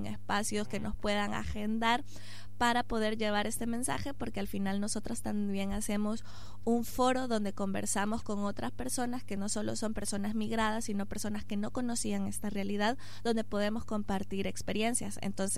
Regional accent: El Salvador; moved away; Yo soy de El Salvador y estoy acá hace 3 años.

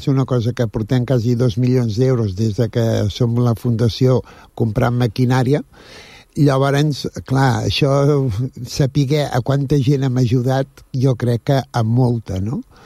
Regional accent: Badalona, Catalonia, Spain; que som de Badalona

